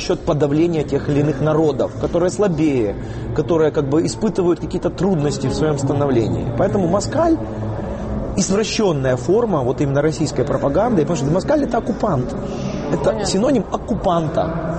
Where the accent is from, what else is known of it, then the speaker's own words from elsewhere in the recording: Kyiv, Ukraine; Я русскоязычный киевлянин, который и дедушки, и бабушки все были русскоязычными и так далее. Я владею украинским языком, пишу на нем